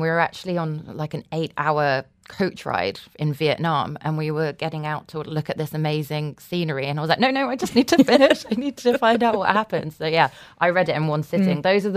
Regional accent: United Kingdom; now in Dubai, United Arab Emirates; as a British person

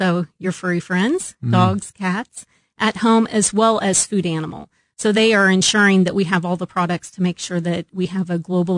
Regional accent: Lawrence, Kansas, United States; I did. I grew up in Lawrence, Kansas, Rock Chalk.

